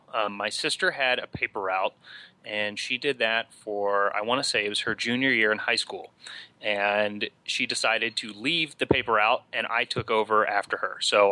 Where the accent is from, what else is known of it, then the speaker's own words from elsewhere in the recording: Huntington, West Virginia, United States; I grew up in Huntington, West Virginia.